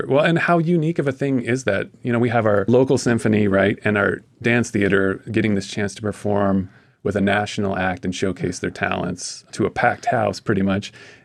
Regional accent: Anchorage, Alaska, United States; I have this memory, Catherine, growing up in Anchorage in the 80s, of the Nutcracker on Ice.

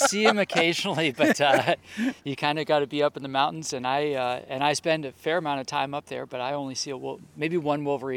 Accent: New Hampshire, United States; I grew up in New Hampshire, in northern New Hampshire, mm-hmm. pretty close to the Quebec border.

